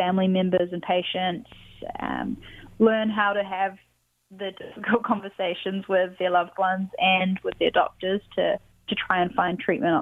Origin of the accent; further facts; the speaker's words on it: New Zealand; And in New Zealand, in my home country, you know, friends and family members that have never been interested in soccer before are watching